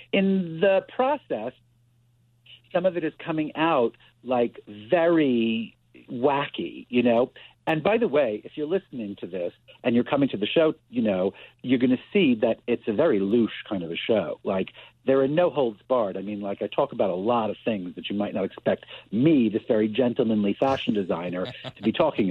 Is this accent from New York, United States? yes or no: yes; New York, United States; And like growing up in New York, being around all of these wonderful cabaret performers